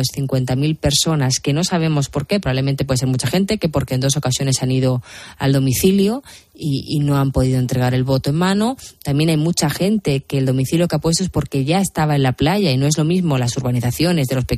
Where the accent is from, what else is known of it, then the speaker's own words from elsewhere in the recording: Andalusia, Spain; en mi tierra, en Andalucía